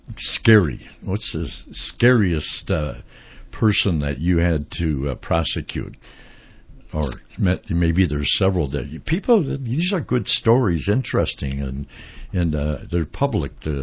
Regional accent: Saint Paul, Minnesota, United States; Now, I was seated next to Thompson, and I'm from St. Paul, and it happened in Highland Park, and it was a high-profile murder.

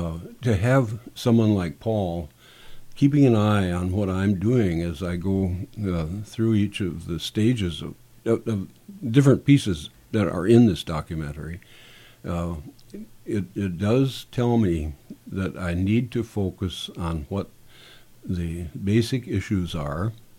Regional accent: Minot, North Dakota, United States; And I grew up in Minot, North Dakota, and to this day, I have delusions of adequacy that follow me wherever I go.

